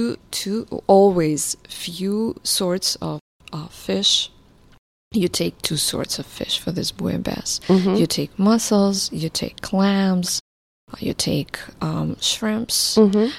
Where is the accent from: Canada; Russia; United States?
Russia; Moscow; also born or lived in Volgograd / Vladivostok / Kiev